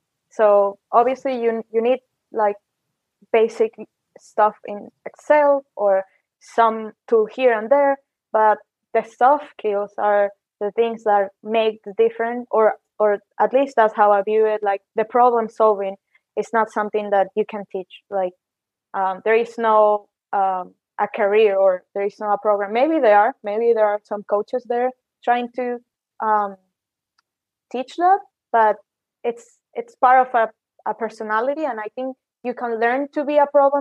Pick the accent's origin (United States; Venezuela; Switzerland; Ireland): Venezuela; so I'm from Venezuela.